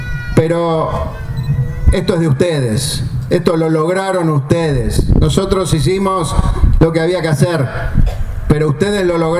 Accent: Santa Fe, Argentina; hacia el norte de nuestra provincia, ahí a poquitos kilómetros del Chaco. Pero acá me siento tan santafesino como si estuviera en la propia capital de la provincia

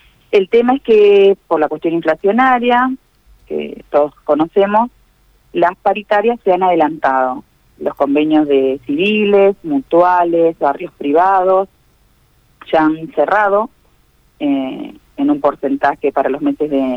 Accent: Santa Fe, Argentina; nosotros como santafesinos, uno de nuestros clubes es el que está en esta situación

